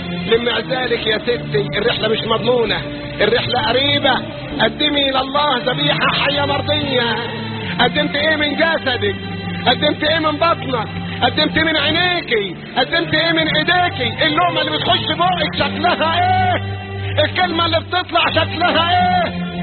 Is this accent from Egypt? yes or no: yes; Upper Egypt, Egypt; احنا بحكم ان انا صعيدي وانتوا اغلبكم صعايده